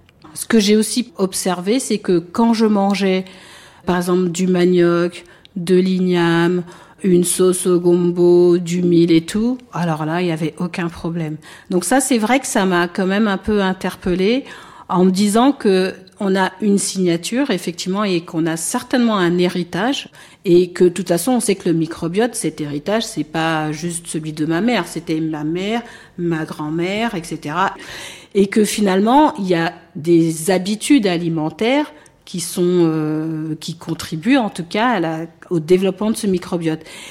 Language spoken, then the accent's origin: French; France; Je suis née en France, j'ai toujours vécu en France. Et je suis très peu allée sur le continent.